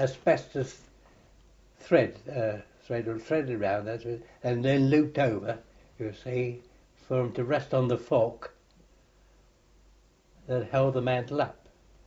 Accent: London, United Kingdom; I was born in Brixton, and I was moved over from one place to another. As far as I can remember, my first, I was living at Upton Park. Then from Upton Park, we moved to Earlsfield.

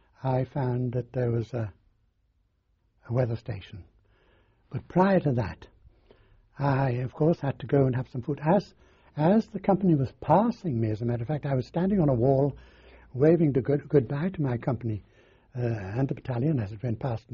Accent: England, United Kingdom; I'm English, you see, although I can pass anywhere for a French person.

